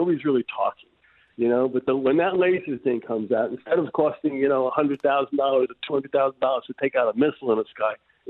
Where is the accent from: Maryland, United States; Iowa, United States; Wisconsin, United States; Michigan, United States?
Maryland, United States; Silver Spring; now in Israel; I'm originally from Silver Spring